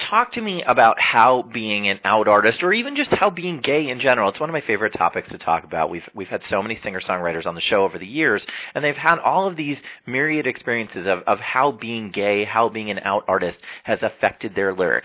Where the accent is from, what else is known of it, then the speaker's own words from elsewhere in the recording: New York City, New York, United States; You know, I look, I'm from New York City. Those are my old stomping grounds. I love it there more than anything.